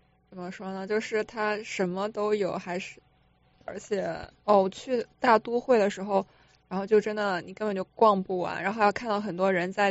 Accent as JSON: {"language": "Chinese", "region": "Henan", "country": "China", "said": "哦，我是河南人。"}